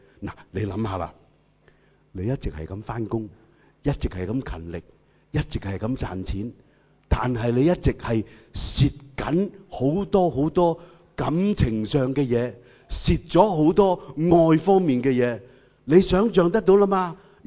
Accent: Hong Kong; 现在我们香港人两文三语都是超级劲的

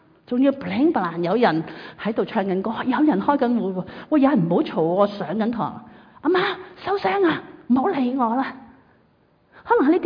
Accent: Hong Kong; 你知道我们香港人都很厉害的。

